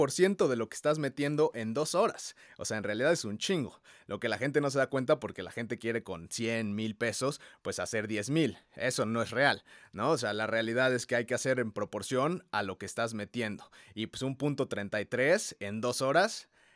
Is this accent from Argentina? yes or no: no; Mexico; como mexicanos, pues obviamente no queremos ni que empate ni que pierda México